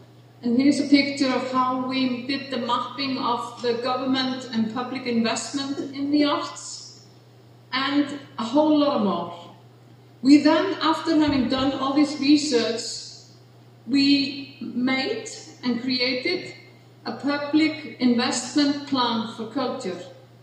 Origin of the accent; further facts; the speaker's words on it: Iceland; a process I was actively involved in 10 years ago in my home country, Iceland.